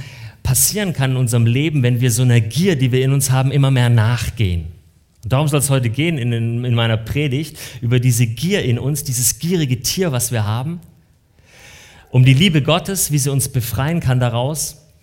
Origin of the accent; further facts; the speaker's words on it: Baden-Württemberg, Germany; Ich habe da als Schwabe natürlich nichts dazu gesagt.